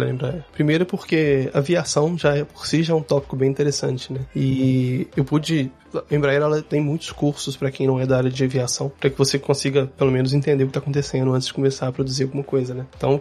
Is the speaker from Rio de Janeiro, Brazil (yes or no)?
no; Belo Horizonte, Minas Gerais, Brazil; BH, como todo mundo conhece, mineiro. Então, falo rápido, falo embolado, tenho paciência. Eu nasci em BH, vivi em BH a minha vida quase toda.